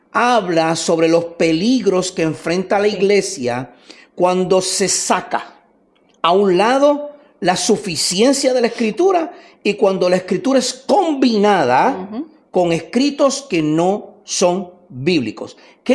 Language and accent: Spanish; Puerto Rico; nosotros somos puertorriqueños, o somos caribeños